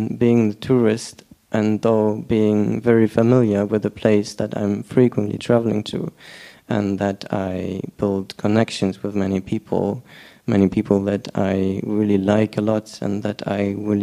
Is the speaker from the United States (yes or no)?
no; Berlin, Germany; I'm from here. I grew up in Berlin and that's okay, I guess.